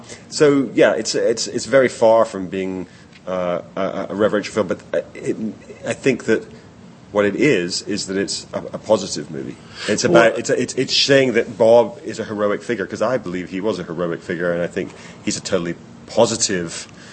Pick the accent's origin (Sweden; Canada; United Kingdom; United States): United Kingdom; Scotland; I was like 13 years old, growing up in the Scottish countryside